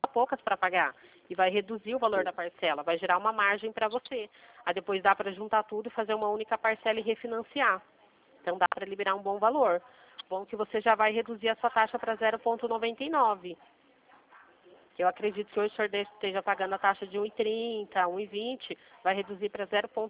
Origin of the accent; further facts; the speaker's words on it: Limeira, São Paulo, Brazil; Eu sou daqui de Limeira também.